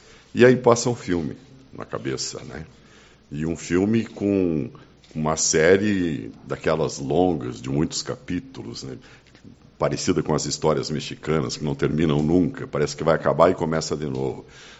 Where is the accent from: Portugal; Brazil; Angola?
Brazil; Uruguaiana, Rio Grande do Sul; porque nós somos de Uruguaiana. Não abrimos a mão de ser de Uruguaiana.